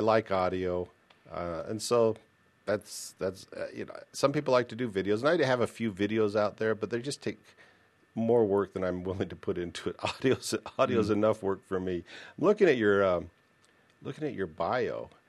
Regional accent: Mountain West, United States; also born or lived in Midwest; Because I grew up in the Mountain West, and my father dragged me back to the Midwest

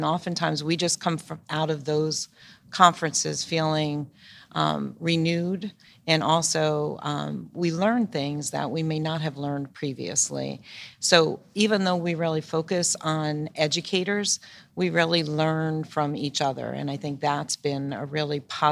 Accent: New Jersey, United States; often growing up in New Jersey and just going to public schools in New Jersey

